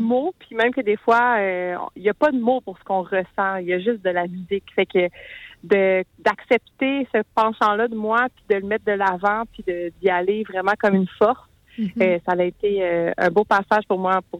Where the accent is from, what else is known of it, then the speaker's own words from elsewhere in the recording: Sherbrooke, Quebec, Canada; je reviens à Sherbrooke, ma ville natale